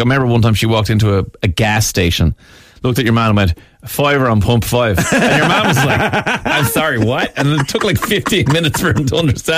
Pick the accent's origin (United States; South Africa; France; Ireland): Ireland; I was like Ireland, and he went, Ireland, Texas, huh?